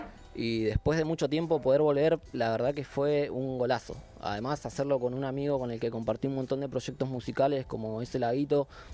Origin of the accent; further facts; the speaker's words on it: Comodoro Rivadavia, Chubut, Argentina; Sí, soy nacido acá, criado acá